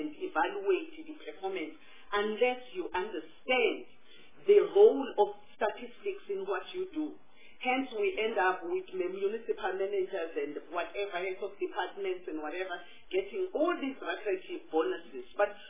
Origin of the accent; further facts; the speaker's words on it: KwaZulu-Natal, South Africa; we have a lot of in KwaZulu-Natal, I'm from KwaZulu.